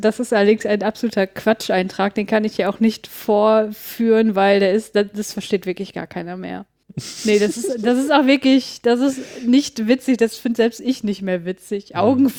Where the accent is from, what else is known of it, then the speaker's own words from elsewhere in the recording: North Rhine-Westphalia, Germany; ich komme ja aus Nordrhein-Westfalen